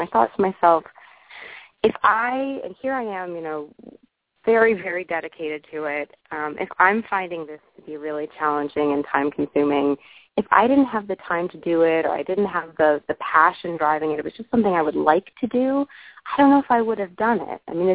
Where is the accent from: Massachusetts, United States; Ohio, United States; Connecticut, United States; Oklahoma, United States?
Connecticut, United States; New Haven; I mean, I grew up in Connecticut on the ocean.